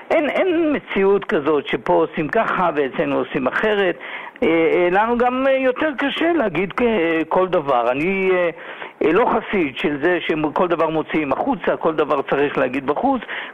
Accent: Ofakim, Southern District, Israel; אנחנו באנו יחד, הוא בא מסדרות, אני מאופקים.

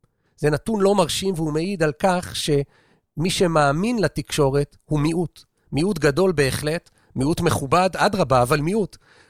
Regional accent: Tel Aviv, Tel Aviv District, Israel; אני תל אביבית דור שלישי, גם מצד האבא וגם מצד האמא

